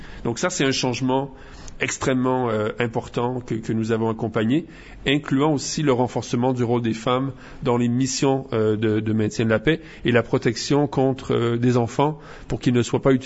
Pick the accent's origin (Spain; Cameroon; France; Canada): Canada; Bon, moi, je viens du Canada, qui est un pays encore plus énorme, parce que il couvre trois océans.